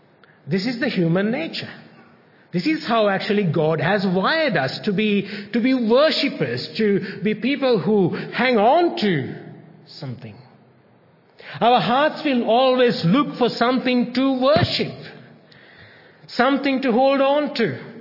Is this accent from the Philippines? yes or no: no; Sri Lanka; now in Australia; Although we were born and raised in Sri Lanka, we pretty much call Australia home.